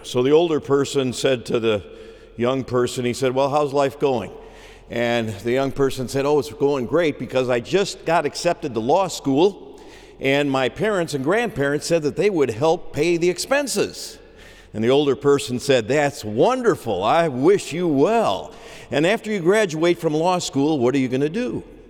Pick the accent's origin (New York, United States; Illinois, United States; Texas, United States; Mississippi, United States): Illinois, United States; I grew up just outside of Chicago, 211th Street to be exact